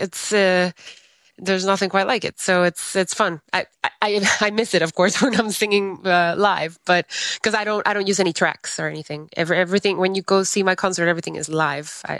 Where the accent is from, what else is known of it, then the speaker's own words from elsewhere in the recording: Guatemala; moved away as an adult; now in Los Angeles, United States; I'm born and raised in Guatemala. So that's another thing about me is that I sing in English and Spanish.